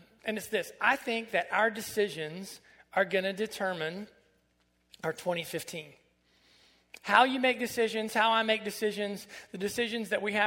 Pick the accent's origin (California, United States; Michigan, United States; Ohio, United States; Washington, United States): Ohio, United States; Although I'm from Southern Ohio, we're a little bit of an outlier ourselves.